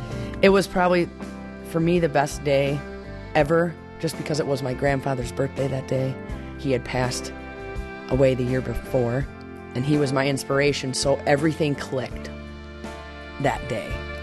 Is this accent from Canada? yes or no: no; Charlevoix, Michigan, United States; I grew up in Charlevoix, Michigan. I guess you could say from a child I was always outside.